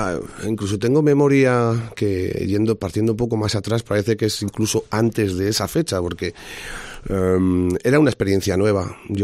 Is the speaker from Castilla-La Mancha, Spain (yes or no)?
yes; Marchamalo, Castilla-La Mancha, Spain; A mí me ha gustado siempre en mi pueblo, me ha gustado mucho hacer cosas por la gente, en el asociacionismo, en todo aquello que supusiera, pues no sé, hacer algo que hiciese resurgir al inicio, ¿no?, el valor de Marchamalo